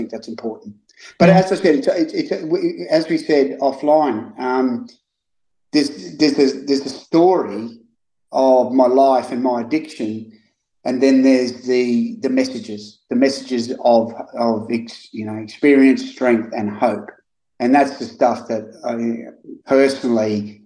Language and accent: English; Rockhampton, Queensland, Australia; So obviously I'm an Australian and I grew up in a place called Rockhampton, which is in central Queensland.